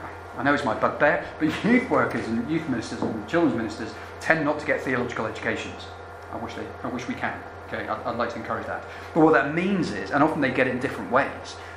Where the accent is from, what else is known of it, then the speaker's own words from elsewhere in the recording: Scotland, United Kingdom; I mean, I'm from Scotland, but Carlisle is in the middle of nowhere.